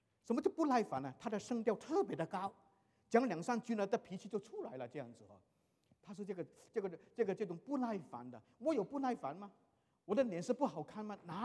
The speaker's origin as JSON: {"language": "Chinese", "country": "China", "lives_now": "United States", "said": "我们中国人来这里美国旅游"}